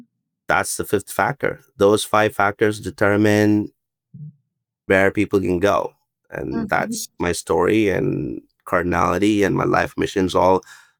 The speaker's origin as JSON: {"language": "English", "country": "India", "tie": "born or raised there", "said": "And also lucked out growing up in India during the IT wave."}